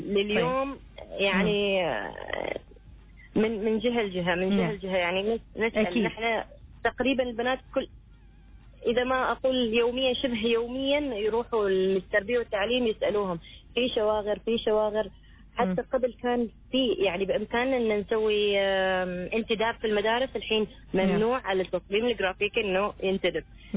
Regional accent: Oman

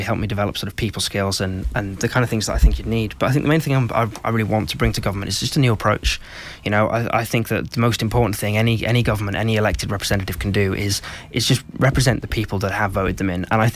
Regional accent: Ramsey, Isle of Man; I grew up in Ramsey. It's where I went to school. It's where most of my experiences are. So I really feel a close connection with Ramsey as a town. My parents live there now as well, so it's home

